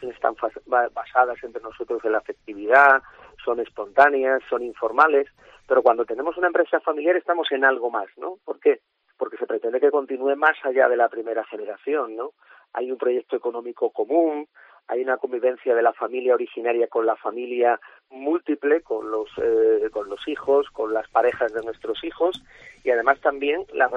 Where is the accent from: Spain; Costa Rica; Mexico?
Spain; como somos españoles